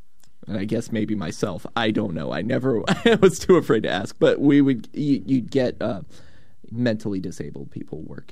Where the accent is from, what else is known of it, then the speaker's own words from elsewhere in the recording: Pomeroy, Washington, United States; The first place I worked at was a place in my hometown, Pomeroy, Washington.